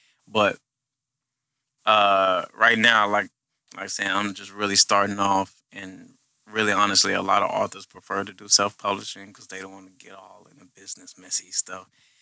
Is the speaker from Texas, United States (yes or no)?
yes; Texas, United States; You know, I'm from Galveston County. I did some shit in Houston, but most of it was local.